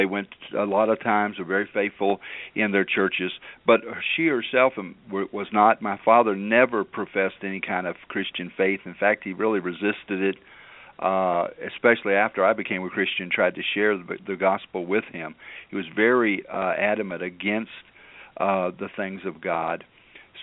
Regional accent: Winchester, Virginia, United States; born there; Well, I was born in Winchester, Virginia, and everything was pretty normal for, that time of period in the late 50s.

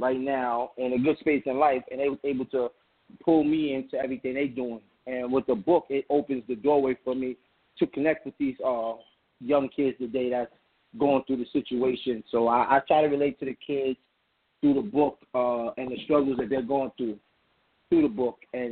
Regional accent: Harlem, New York, United States; You know, I'm from Harlem.

